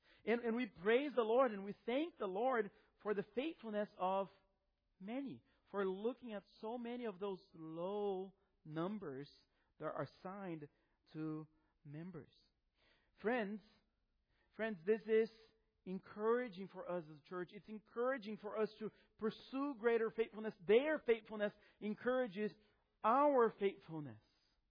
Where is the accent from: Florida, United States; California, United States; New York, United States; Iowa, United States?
Florida, United States; Now, we're from Florida, right? So, we don't have mountains. If you see a mountain in Florida, beware.